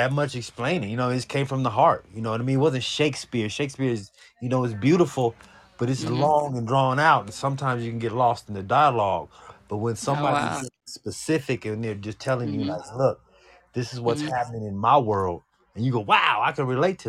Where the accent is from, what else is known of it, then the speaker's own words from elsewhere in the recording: Fresno, California, United States; Fresno, California. But I'm in Los Angeles now.